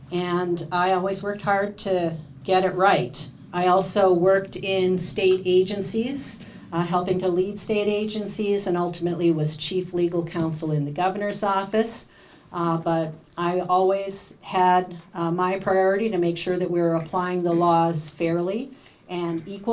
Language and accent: English; Chippewa Falls, Wisconsin, United States; As Ryan said, I grew up in Chippewa Falls. It was a great place to grow up.